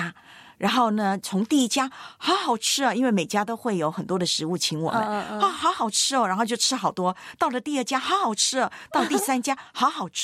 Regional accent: Taiwan; 在我的老家台湾的教会，我的母会呢

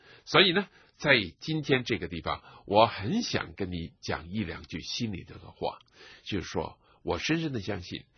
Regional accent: China

